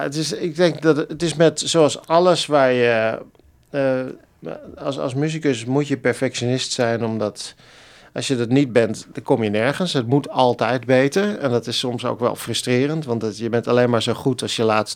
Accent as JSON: {"language": "Dutch", "country": "Netherlands", "moved": "as an adult", "said": "als echte Hollander... zou ik natuurlijk eigenlijk met de fiets moeten gaan. Cello op mijn rug, zoals ik dat in Nederland ook deed."}